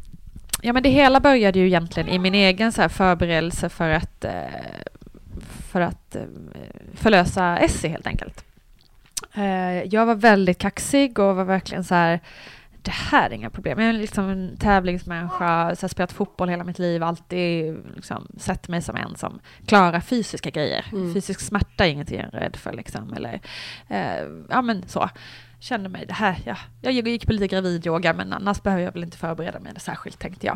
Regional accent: Småland, Sweden; now in Stockholm, Sweden; Jag är i grunden en smålänning som har bott i Stockholm sedan 11 år tillbaka är det väl nu.

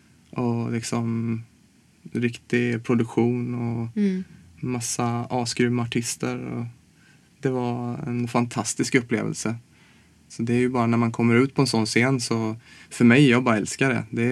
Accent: Småland, Sweden; Ja, jag kommer från Småland

